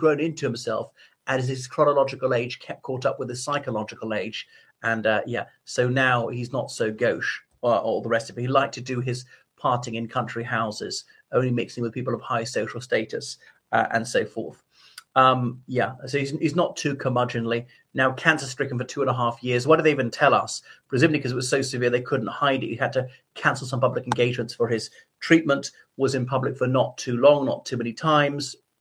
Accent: Ireland; from Ireland.

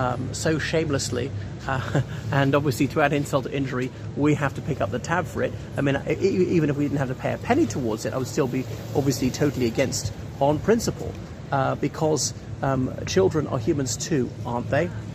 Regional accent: Ireland; from Ireland

